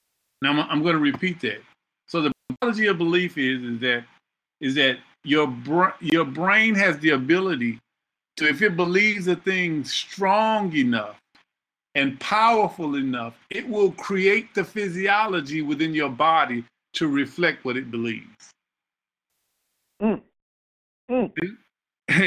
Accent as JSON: {"language": "English", "town": "Houston", "region": "Texas", "country": "United States", "said": "I mean, I'm from Houston, so I had one, but you know, there's a unique difference between those support systems."}